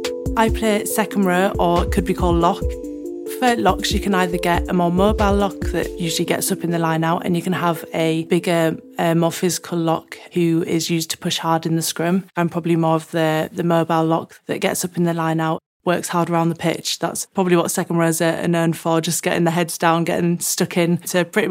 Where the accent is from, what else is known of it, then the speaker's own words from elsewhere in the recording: Scarborough, Yorkshire and the Humber, United Kingdom; I grew up in Scarborough, which is a small seaside town in North Yorkshire. I literally live about 5-10 minutes away from the beach